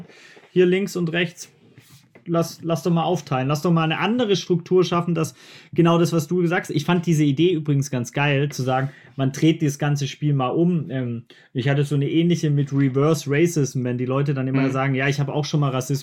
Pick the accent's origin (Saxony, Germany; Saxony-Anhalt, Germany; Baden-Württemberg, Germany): Baden-Württemberg, Germany; Ludwigsburg; sie kommt aus Kirchheim, ich komme aus Ludwigsburg.